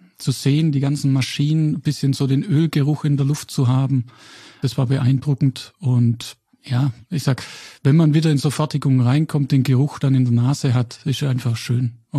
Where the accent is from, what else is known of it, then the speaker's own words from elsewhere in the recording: Kempten, Bavaria, Germany; Ja, ich komme aus Kempten und habe daher kurze Anfahrwege